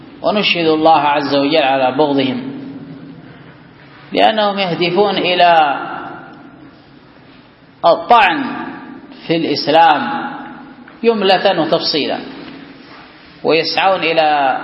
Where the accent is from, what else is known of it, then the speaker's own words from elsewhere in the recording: Yemen; لا سيما عندنا في اليمن، كم من عهود ومواثيق تحصل مع الرافضة